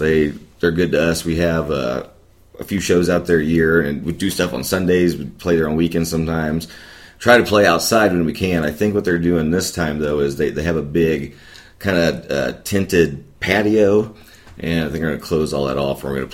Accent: Walsh, Illinois, United States; Like I grew up in Walsh, Illinois, down by Sparta. Very, you know, kind of rural area, a lot of farms

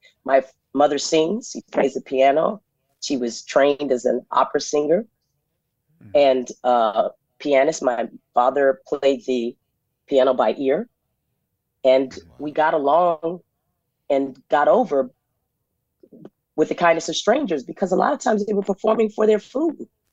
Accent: Arizona, United States; born there; I was born in Arizona off Highway 66.

